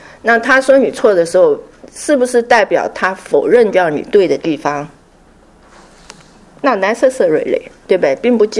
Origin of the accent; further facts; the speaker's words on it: Taiwan; 因为我是台湾来的，所以读的简体字就是这样子写